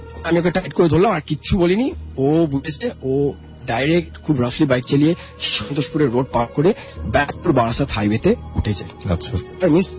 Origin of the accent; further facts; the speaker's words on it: Chittagong, Chittagong Division, Bangladesh; now in Kolkata, India; আমি চিটাগাং ছেলে, বাট পড়াশোনার কারণে আমি কলকাতায় থাকি।